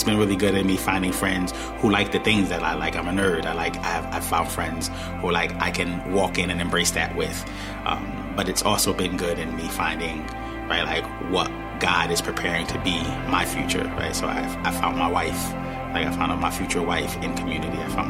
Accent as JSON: {"language": "English", "town": "New Haven", "region": "Connecticut", "country": "United States", "tie": "born or raised there", "said": "I grew up, born and raised in New Haven."}